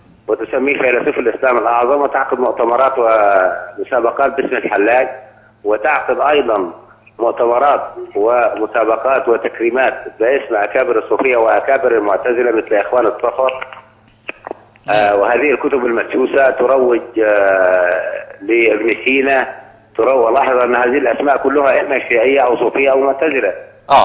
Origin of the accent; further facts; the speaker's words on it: Egypt; هنا في مصر